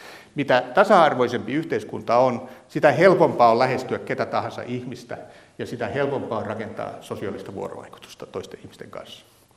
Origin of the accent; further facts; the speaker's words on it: Kalajoki, North Ostrobothnia, Finland; Juhani Kärjä ja minä ollaan Kalajoelta